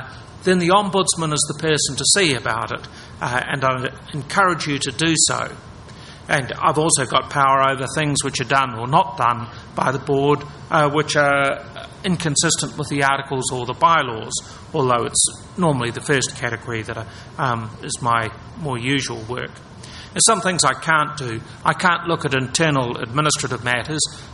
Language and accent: English; New Zealand; And I'm from New Zealand, and that in some respects makes me more independent, because I'm at the edge of the world to some extent